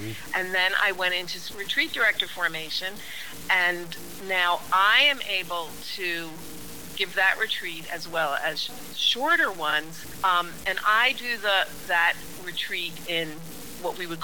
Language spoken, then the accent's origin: English; Brooklyn, New York, United States; now in South Carolina, United States; I grew up in Brooklyn, New York. I moved to South Carolina about 13 years ago.